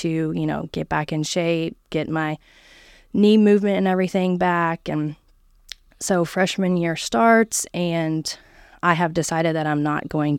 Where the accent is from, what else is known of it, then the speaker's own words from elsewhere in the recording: Murfreesboro, Tennessee, United States; also born or lived in Indiana; After fifth grade, we moved from Indiana to Murfreesboro, Tennessee. And that was, what, 98, 99, something like that.